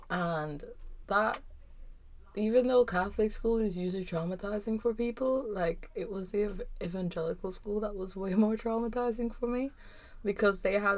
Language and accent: English; Kingston, Jamaica; moved away as an adult; now in London, United Kingdom; So I grew up in Kingston, which is the capital of Jamaica. And when I say grew up, I mean I actually grew up there. Like, I only moved here to London when I was 18. So I spent literally all of my adolescence in Kingston.